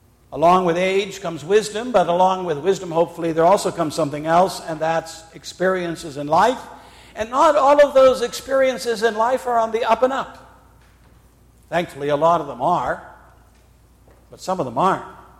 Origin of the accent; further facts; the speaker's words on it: England, United Kingdom; I know some people would say the wrath of God, but I think we're English, so we speak about the wrath of God.